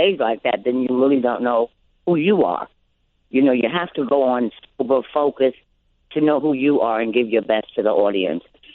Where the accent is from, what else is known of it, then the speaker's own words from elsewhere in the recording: New York City, New York, United States; I'm from Spanish Harlem, and I grew up with the Puerto Rican girls and the Spanish girls and the black girls